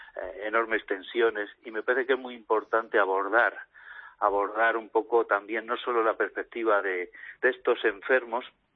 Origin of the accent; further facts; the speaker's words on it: Spain; sobre todo en una población como la española, donde somos el segundo país del mundo con más esperanza de vida.